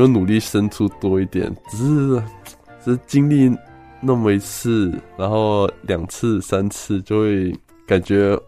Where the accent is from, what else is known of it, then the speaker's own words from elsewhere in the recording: Taiwan; 我是从台湾出来的。